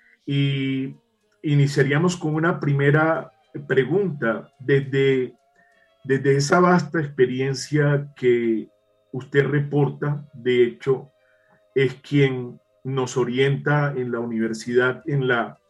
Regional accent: Colombia; que los titulares del patrimonio público son la nación y somos todos los colombianos.

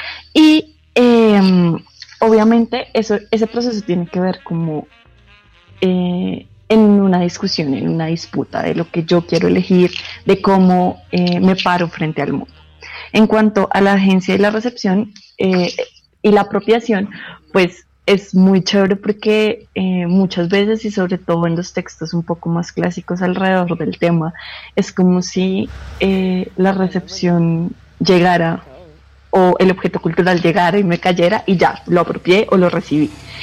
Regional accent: Colombia; yo siendo mujer colombiana

